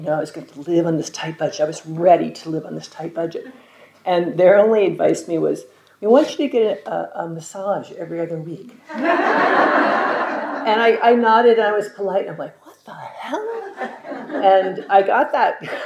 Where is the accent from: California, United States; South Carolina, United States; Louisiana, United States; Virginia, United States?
California, United States; Los Angeles; from Los Angeles.